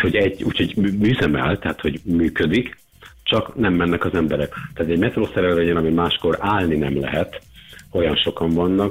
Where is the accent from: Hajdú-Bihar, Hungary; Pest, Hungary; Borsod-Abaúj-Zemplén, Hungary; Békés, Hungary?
Pest, Hungary; Cegléd; Én egy kisvárosból származom, Ceglédről egyébként